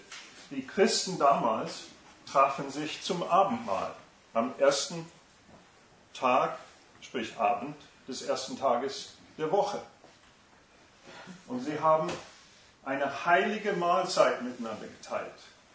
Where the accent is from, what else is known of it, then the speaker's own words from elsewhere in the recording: Arkansas, United States; German is a second language; Ich komme aus Arkansas.